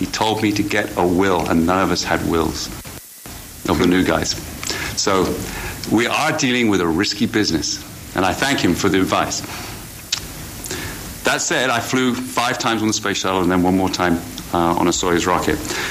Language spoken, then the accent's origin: English; United Kingdom; accent: British; my British accent's, it's all right, I'm an authenticated American. I'm not House, so I'm not Hugh Laurie. My mum's American.